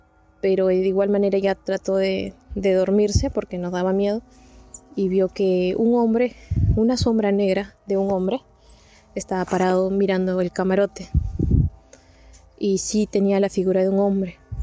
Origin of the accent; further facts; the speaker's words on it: Peru; Yo soy de Perú y escucho tu podcast ya un añito